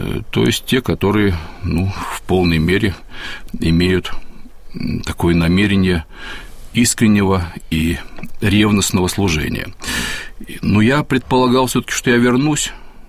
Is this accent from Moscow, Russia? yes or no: no; Saint Petersburg, Russia; вернуться в родной город, который очень люблю. Вот, и там мои предки издревле жили в Петербурге.